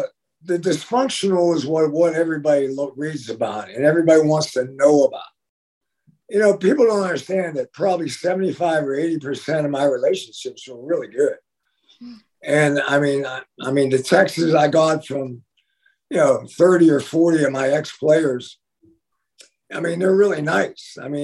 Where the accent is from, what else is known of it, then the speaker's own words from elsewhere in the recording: Pennsylvania, United States; I'm from Western Pennsylvania.